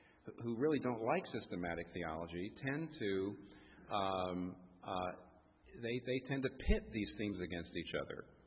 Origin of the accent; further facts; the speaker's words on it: United States; I still haven't figured out what that is, and I'm an American.